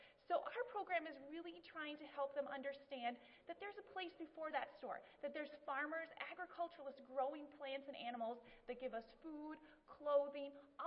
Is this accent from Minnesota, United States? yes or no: yes; Minnesota, United States; So quickly about myself, I grew up here in Minnesota in the southern plains or prairie. So my family has a crop farm about 3 miles north of the Iowa border and about 60 to the east of the South Dakota border.